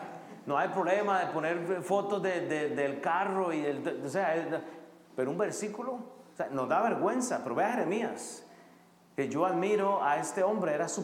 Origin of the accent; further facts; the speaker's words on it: Costa Rica; Y son 7 días en mi país y llenos de alcohol. Es cuando se vende más alcohol porque se enfiesta todo el mundo. Cierran todo. Y se ríe Alex, ¿sí o no, bro? O sea, es ridículo. En Costa Rica es ridículo.